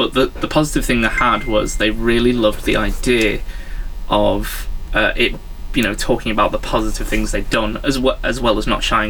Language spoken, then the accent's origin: English; Manchester, North West England, United Kingdom; because I'm from Manchester and everything.